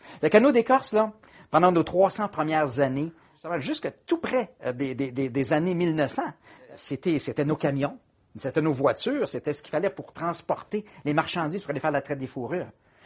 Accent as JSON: {"language": "French", "region": "Ontario", "country": "Canada", "said": "qui est venu faire deux voyages chez nous en Ontario"}